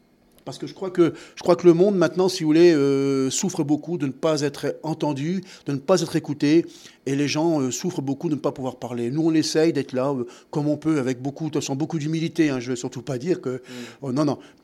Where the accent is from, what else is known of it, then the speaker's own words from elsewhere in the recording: Lévigny, Grand Est, France; moi je suis originaire de la Champagne, d'un tout petit village qui s'appelle Lévigny, où il y avait 100 personnes.